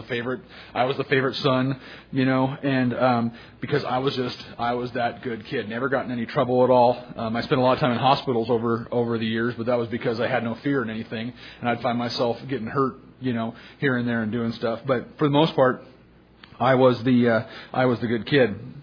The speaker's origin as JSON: {"language": "English", "country": "United States", "tie": "born there", "said": "I was born here in the United States."}